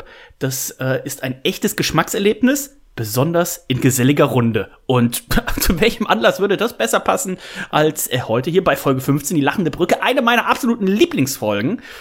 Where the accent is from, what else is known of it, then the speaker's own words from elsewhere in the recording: Rhineland, Germany; aus meiner Heimat, aus dem Rheinland.